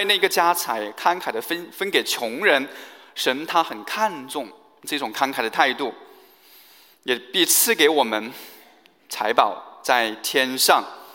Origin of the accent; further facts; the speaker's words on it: China; 其实勤俭节约呢，是我们中国人的美德。